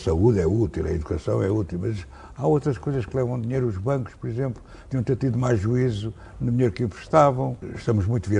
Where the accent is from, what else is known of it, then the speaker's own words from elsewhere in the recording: Lisbon, Portugal; born there; also born or lived in Beira; E vivi em vários sítios, convivi com vários tipos de sociedade. Vivi em África, vivi na Beira, nasci em Lisboa, corri já muita parte do mundo.